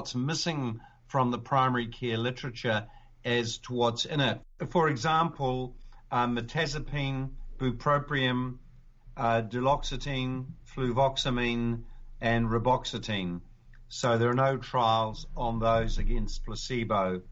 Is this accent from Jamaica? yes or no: no; New Zealand; although I'm from New Zealand originally